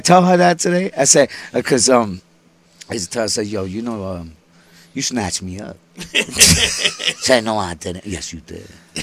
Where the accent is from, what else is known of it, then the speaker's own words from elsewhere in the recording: The Bronx, New York, United States; Been in the streets since 9. Okay. Yeah. I'm from the Bronx.